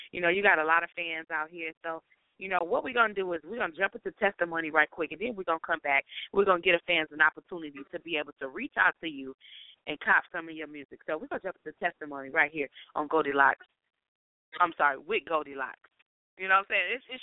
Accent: Midwest, United States; I'm definitely from the Midwest, and I've been in New York too.

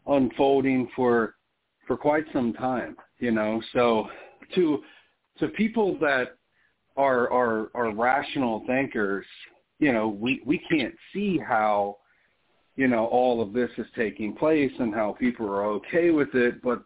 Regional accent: Ohio, United States; I'm from the Midwest of the United States, from the great state of Ohio

